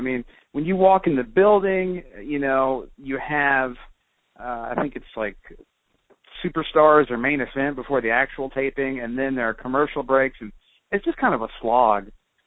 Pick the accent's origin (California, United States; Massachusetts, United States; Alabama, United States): Alabama, United States; Moundville; I had a friend growing up in Moundville that was like crazy into wrestling